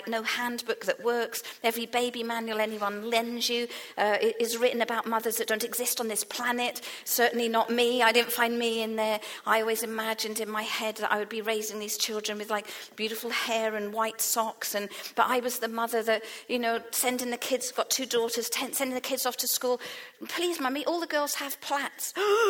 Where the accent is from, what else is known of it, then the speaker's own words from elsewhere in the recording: England, United Kingdom; moved away as an adult; now in Wales; being English, arriving in Wales 20 odd years ago, a bit longer than that now